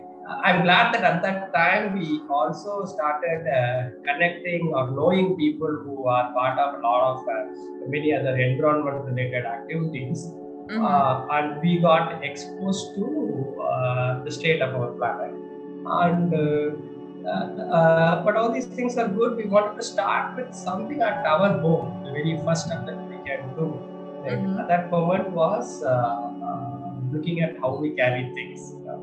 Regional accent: Madurai, Tamil Nadu, India; Yeah, so my wife and I, we hail from Madurai. We got our, you know, basic education done here. And then we moved on to multiple cities, typically large corporate jobs.

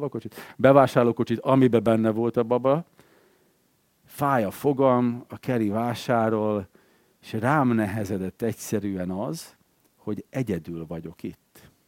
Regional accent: Vojvodina, Serbia; mivel délvidékről származom

